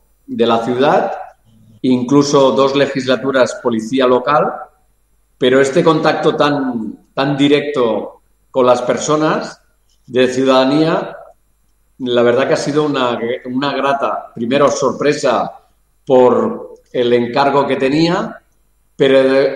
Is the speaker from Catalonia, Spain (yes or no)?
yes; Barcelona, Catalonia, Spain; born there; Perdonad mi catalán, castellano y acento, porque yo nací en Barcelona, pero mis padres vinieron de Tarragona, O sea que esto de la barrecha viene de muchos años atrás.